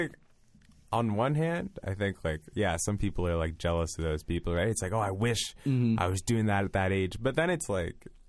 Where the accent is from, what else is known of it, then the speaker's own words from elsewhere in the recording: Ottawa, Ontario, Canada; But like I'm from Ottawa, right?